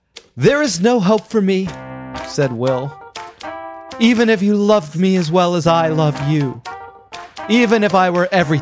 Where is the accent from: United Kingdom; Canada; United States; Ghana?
United Kingdom; because I'm British